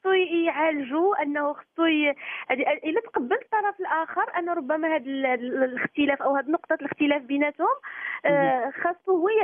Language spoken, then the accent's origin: Arabic; Morocco; والحمد لله احنا كنا مغاربه، يعني كتجمعنا ثقافه مغربيه اللي خاصنا دائما،